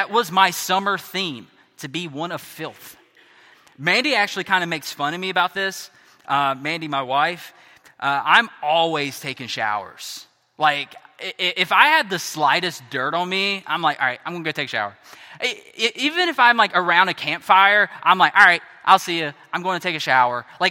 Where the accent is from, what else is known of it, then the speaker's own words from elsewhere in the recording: South Carolina, United States; That's where I'm from. I'm from South Carolina.